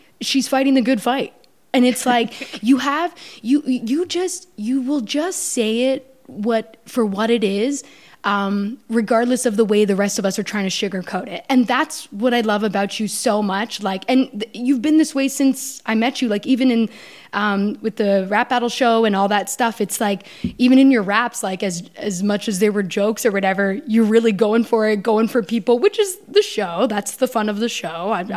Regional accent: Canada; And maybe it's because I'm Canadian.

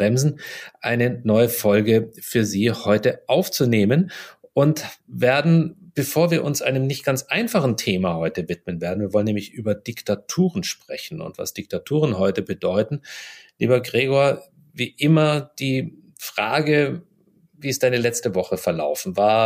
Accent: Bavaria, Germany; der ist nämlich in Bayern, was ja eigentlich meine Heimat ist

